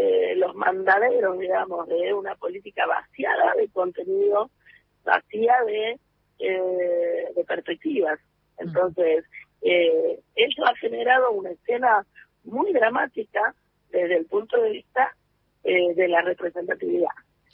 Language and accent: Spanish; Jujuy, Argentina; desde La Quiaca les mando, yo soy de Jujuy